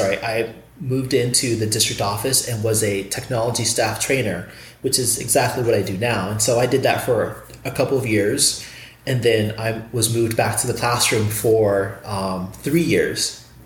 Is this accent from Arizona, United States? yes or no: yes; Phoenix, Arizona, United States; also born or lived in Kansas / Minnesota / Arkansas; Yes, I am from Phoenix. However, I've also lived in all the other states, Kansas, Minnesota, Arkansas.